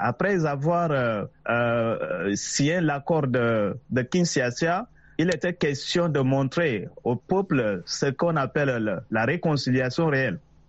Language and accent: French; Chad; je suis un Tchadien qui observe les choses, qui critique les choses, qui analyse les choses.